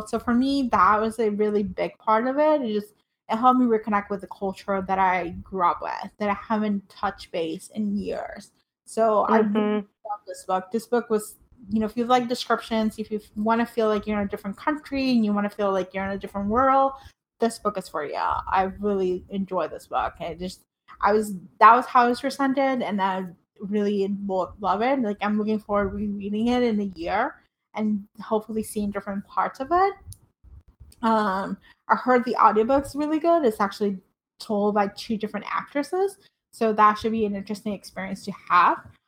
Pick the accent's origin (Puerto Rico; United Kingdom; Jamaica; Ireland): Puerto Rico; I grew up in Puerto Rico, but most of my friends their parents came from Cuba.